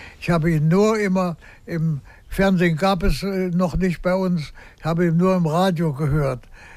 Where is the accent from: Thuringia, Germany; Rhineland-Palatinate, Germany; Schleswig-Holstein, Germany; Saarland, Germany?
Thuringia, Germany; Gera; born there; Nur in Gera, wo ich geboren bin, da ist er einmal gewesen